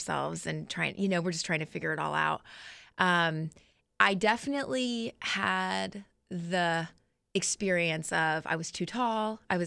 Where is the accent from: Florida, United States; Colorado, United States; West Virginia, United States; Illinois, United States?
Florida, United States; St. Petersburg; also born or lived in California; So I my childhood was mostly spent in Florida. We were in St. Pete, Clearwater area.